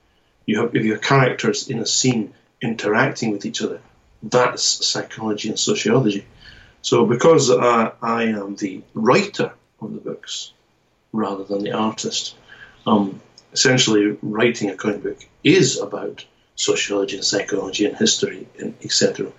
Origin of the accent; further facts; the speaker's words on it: Scotland, United Kingdom; now in Japan; Okay, well, I'm from Scotland, UK.